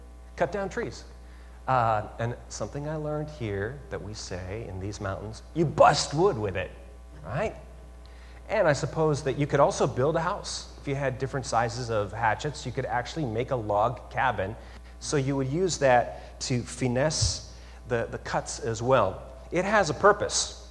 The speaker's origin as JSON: {"language": "English", "town": "Red Deer", "region": "Alberta", "country": "Canada", "tie": "born or raised there", "said": "As you all know, I'm Canadian. I grew up in Alberta."}